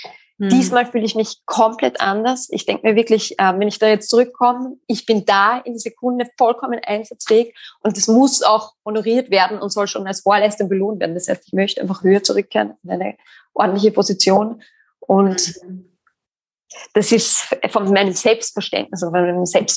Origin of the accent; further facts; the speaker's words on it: Austria; ich bin 33 und bin Österreicherin und wohne mit meiner Familie in Wien.